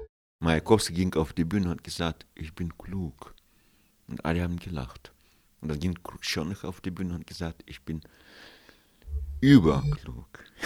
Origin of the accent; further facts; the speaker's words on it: Russia; now in Germany; Ich komme aus Russland, lebe hier seit 26 Jahren, habe inzwischen erwachsene Kinder